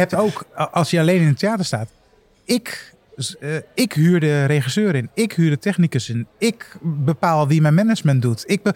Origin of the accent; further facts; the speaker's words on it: Amsterdam, North Holland, Netherlands; accent: Amsterdams; En ik ben een jongen uit Amsterdam, Noord dan.